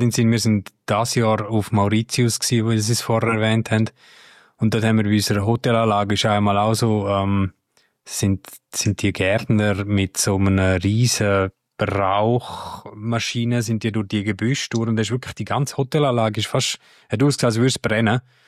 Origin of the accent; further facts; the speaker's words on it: Switzerland; die ist ja bei uns in der Schweiz ist Zecke ja auch ein grosses Problem